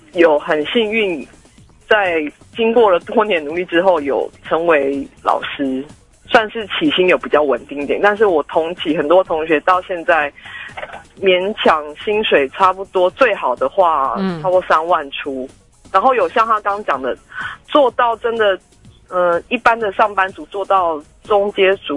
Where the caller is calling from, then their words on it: Kaohsiung, Taiwan; 我是高雄的